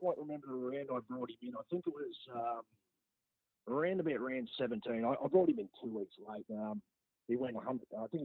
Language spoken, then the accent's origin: English; Bendigo, Victoria, Australia; I played at the Bendigo Rugby League Club. That's pretty much where my name is. I grew up in Bendigo, even though I haven't lived there for over 20 years.